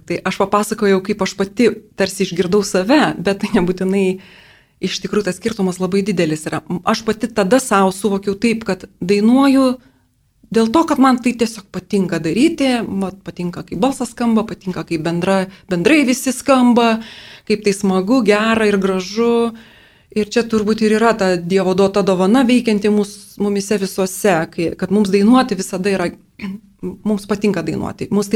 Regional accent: Klaipėda, Klaipėda County, Lithuania; Aš pati iš Klaipėdos esu.

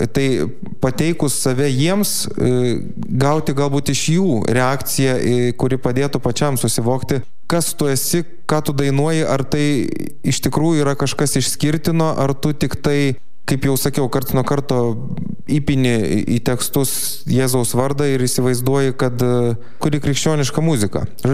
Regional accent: Samogitia, Lithuania; Viskas prasidėjo Plungė dėl to, kad aš esu žemaitis.

